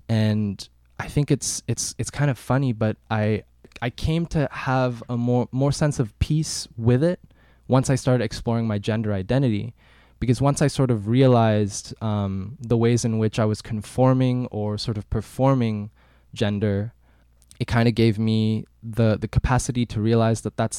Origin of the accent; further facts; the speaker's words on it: Sikkim, India; also born or lived in Mauritius; I grew up in Sikkim from the ages of 9 through 15. And prior to that, I was actually in Mauritius, which is where my dad is from.